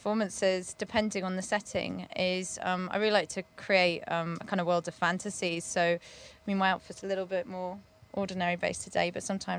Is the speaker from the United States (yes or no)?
no; Bishop's Stortford, East of England, United Kingdom; I'm actually from Bishop Stortford, so just down the road, not far.